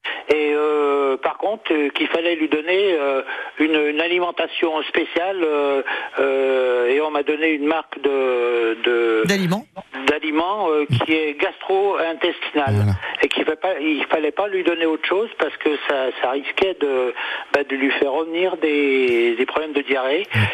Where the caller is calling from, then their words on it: Chassiers, Auvergne-Rhône-Alpes, France; de Chassier.